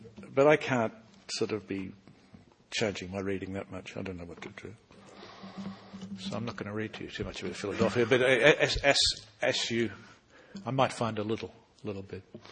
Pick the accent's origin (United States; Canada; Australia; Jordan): Australia; being an Australian, believe me, you know, we are really used to people from other countries, in our case, the English, coming to patronise us half to death.